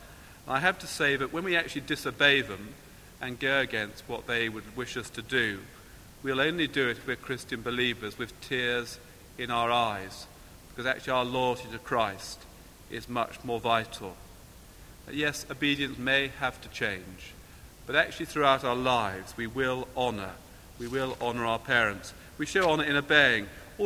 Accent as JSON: {"language": "English", "country": "United Kingdom", "said": "being British as I am"}